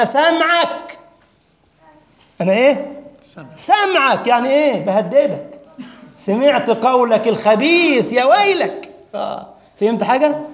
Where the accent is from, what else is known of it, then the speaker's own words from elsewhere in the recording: Egypt; وذلك حتى الناس البسطاء عندنا في مصر يقول لك إيه؟ ربنا يسمع منك.